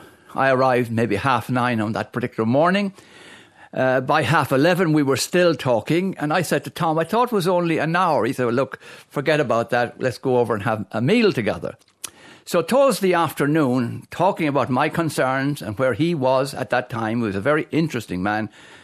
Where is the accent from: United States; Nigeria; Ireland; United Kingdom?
Ireland; I come from Ireland.